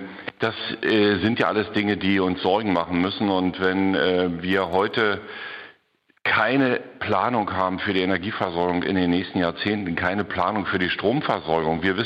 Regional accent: Brandenburg, Germany; Natürlich sind wir Brandenburger ja auch nicht immer nur zufrieden gewesen

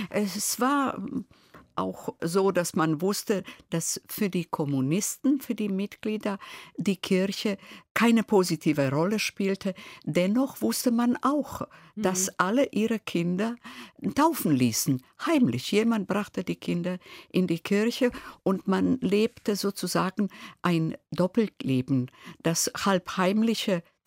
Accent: Split, Split-Dalmatia County, Croatia; Ich bin in Split geboren. Meine Eltern kamen aus einem Bergdorf, 50 Kilometer von Split entfernt. Dort lebte ich bis zu meinem 10. Lebensjahr und wurde dann in ein Vorort von Split mitgenommen von dem Vater zu anderen älteren Geschwistern

